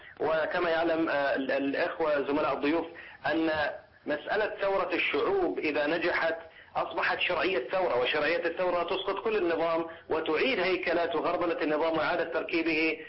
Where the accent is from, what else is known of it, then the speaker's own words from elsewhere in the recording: Bahrain; الوضع في البحرين بالنسبة لنا كمتمراقبين وخاصة كبحرينيين أيضا وضع مقلق جدا